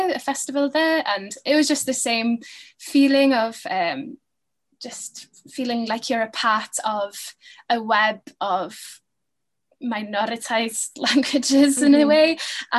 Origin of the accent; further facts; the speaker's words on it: Wales, United Kingdom; I felt like as a Welsh speaker in Wales, you can feel like you're a bit isolated.